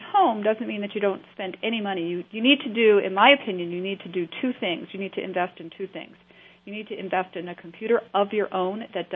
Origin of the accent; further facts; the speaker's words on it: Rhode Island, United States; I'm fortunate enough to sit on a couple of economic development boards in my home state in Rhode Island.